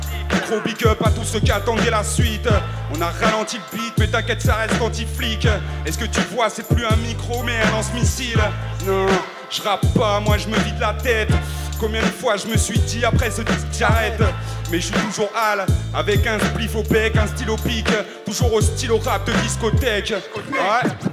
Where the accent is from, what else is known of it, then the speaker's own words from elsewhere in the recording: Brest, Brittany, France; also born or lived in Concarneau; On vient de Brest, de Concarneau, tu vois, la Bretagne.